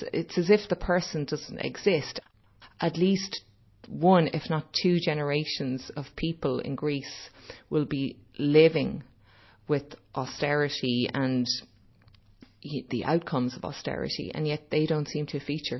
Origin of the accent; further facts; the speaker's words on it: Ireland; I, as an Irish citizen and a member of the European Union, I'm very unhappy with how this has happened.